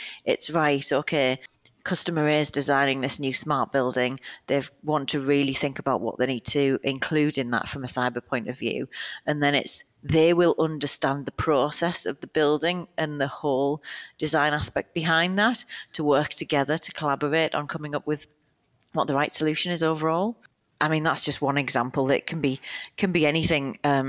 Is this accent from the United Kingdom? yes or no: yes; United Kingdom; moved away; you'll tell from my accent, I'm originally from the UK as well. So I moved over a few years ago now to set up Waterstones Pty.